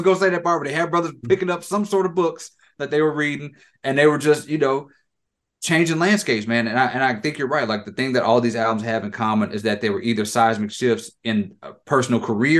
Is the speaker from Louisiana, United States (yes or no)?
yes; Lafayette, Louisiana, United States; born there; I was born in Lafayette. So like they have that same sort of small town adjacent to this other bigger town, but we have our own culture also.